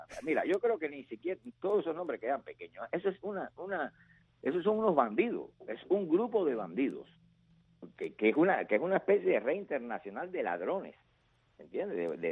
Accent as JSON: {"language": "Spanish", "region": "Havana", "country": "Cuba", "tie": "born or raised there", "also_born_or_lived": "Holguín", "said": "estoy inscrito en Holguín, pero no sé de Holguín absolutamente nada. No, o sea, yo toda mi vida la viví en La Habana, porque me llevaron de brazos para La Habana"}